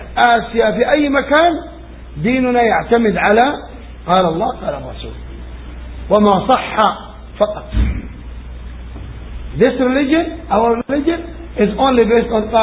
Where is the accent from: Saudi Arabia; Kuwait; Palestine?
Saudi Arabia; هل تخميني أنا لأني قادم من السعودية؟ Is it my guessing because I'm coming from Saudi?